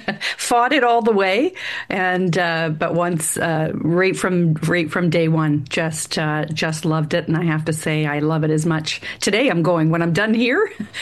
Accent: Aylmer, Ontario, Canada; I grew up in Aylmer, Ontario, just south of London, Ontario, for those of you who don't know, tomato and tobacco country, and lived there for 12 years. I did not grow up in a Christian home.

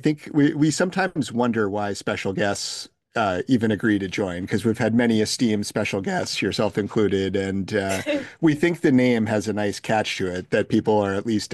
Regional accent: New Hampshire, United States; now in Sudbury, United States; yeah, so I live in Massachusetts now. I grew up in New Hampshire

